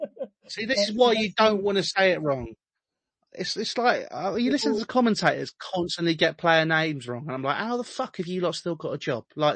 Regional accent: Sweden; Is it like Djurgården? I am from Sweden.

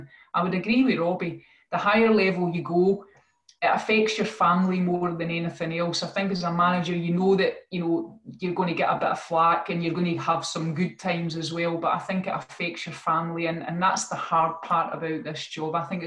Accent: Scotland, United Kingdom; we had a captivated audience that, you know, we're passionate Scottish people.

